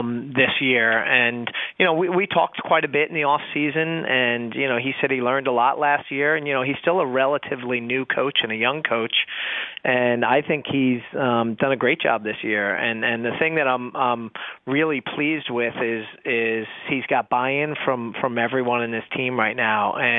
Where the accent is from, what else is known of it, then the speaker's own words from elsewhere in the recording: New York, United States; It's a lot like where I grew up in New York